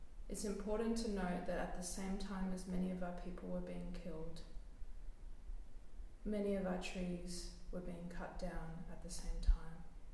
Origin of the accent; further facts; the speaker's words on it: Australia; I'm from Australia.